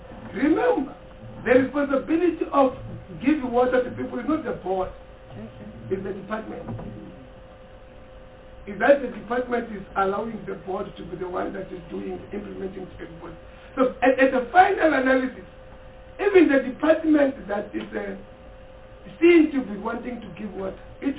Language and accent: English; Bushbuckridge, Mpumalanga, South Africa; in the far rural areas like my hometown in Bushbuck Ridge, or in KZN, in Limpopo and so forth and so on, it's rural municipalities.